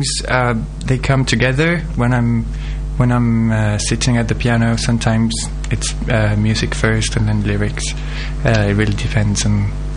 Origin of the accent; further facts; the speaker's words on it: Rome, Lazio, Italy; English is a second language; moved away as an adult; now in United Kingdom; I'm from Italy. I'm actually from Rome.